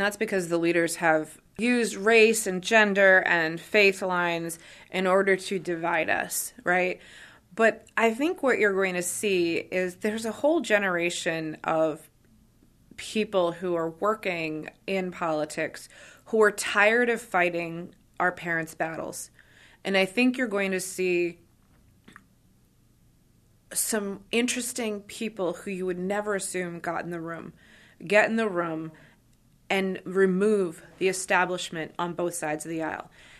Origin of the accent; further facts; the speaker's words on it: Bryant Pond, Maine, United States; I grew up in here, I grew up in Western Maine in Bryan Pond